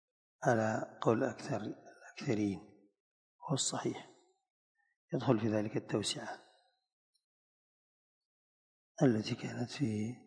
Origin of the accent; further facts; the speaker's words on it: Yemen; يشدون الرحال إلى كثير من المقبورين عندنا في اليمن